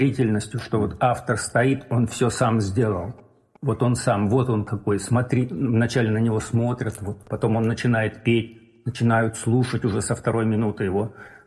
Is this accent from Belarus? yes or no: no; Tomsk, Tomsk Oblast, Russia; И он знал, что я из Томска